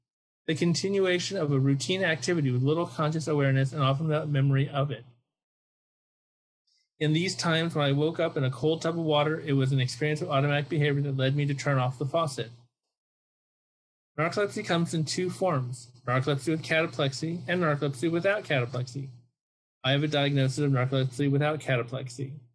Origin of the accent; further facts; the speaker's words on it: Berkeley, California, United States; Growing up in Berkeley, California, I always wanted to be a cool dad.